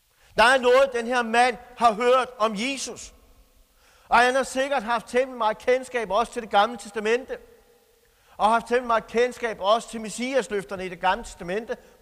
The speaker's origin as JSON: {"language": "Danish", "town": "Toftlund", "region": "Region of Southern Denmark", "country": "Denmark", "said": "Hjemme i Toflund, hvis der bare er en lille smule larm i gaden, så skal jeg garantere for, at jeg hænger i gardinerne lige med det samme."}